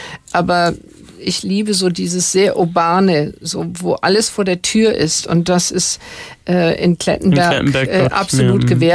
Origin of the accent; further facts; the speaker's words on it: North Rhine-Westphalia, Germany; Ja, Waldsiedlung Kleineichen.